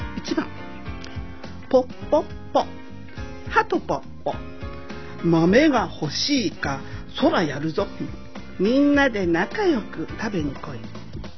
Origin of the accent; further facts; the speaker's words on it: Asakusa, Tokyo, Japan; 明治の最後の方に生まれています。私の年がバレそうですけれども、職人の娘で浅草近辺で育っている生っ粋の江戸っ子です。